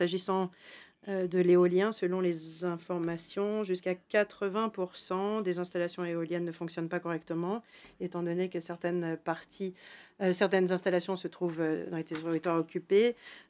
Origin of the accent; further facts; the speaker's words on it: Ukraine; j'interviens en tant qu'Ukrainien.